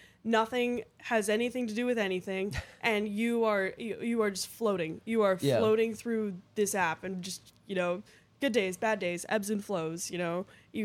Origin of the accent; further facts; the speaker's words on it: Germany; English is a second language; So I'm from Germany.